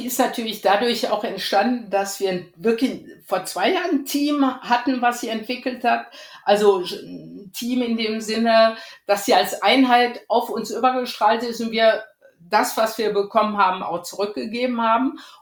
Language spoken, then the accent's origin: German; Rhineland, Germany; Ich bin ja aus dem Rheinland